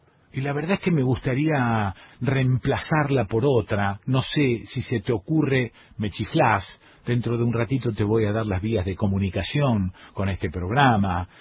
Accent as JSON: {"language": "Spanish", "town": "Rosario", "region": "Santa Fe", "country": "Argentina", "lives_now": "San Marcos Sierras, Argentina", "said": "yo no digo soy de Rosario o de Santa Fe, no, digo soy de San Marcos Sierras. Porque ahora soy de acá. No tengo el cantito cordobés. No tengo el cantito riojano que hay en Cruz del Eje que está cerquita de acá. No lo tengo."}